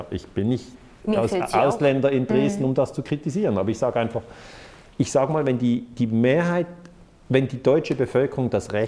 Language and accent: German; Switzerland; Ich sage es ja nur als Schweizer.